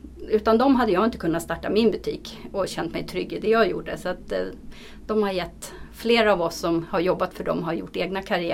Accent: Stockholm, Stockholm County, Sweden; Jag är bara född på Söder. Sen har jag gått och vuxit upp i Farsta.

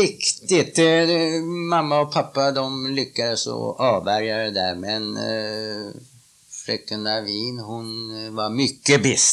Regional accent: Skåne, Sweden; born there; Ja, jag är född i Skåne.

